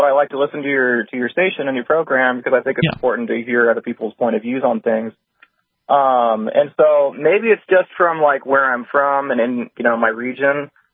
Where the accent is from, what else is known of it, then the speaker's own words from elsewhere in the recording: Indianapolis, Indiana, United States; Hey, so like you said, I'm from Indianapolis.